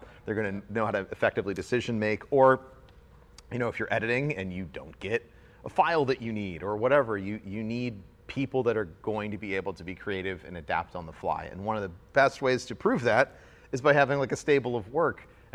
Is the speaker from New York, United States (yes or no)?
no; St. Louis, Missouri, United States; but I'm from St. Louis, Missouri. So like, there's not a lot going on there.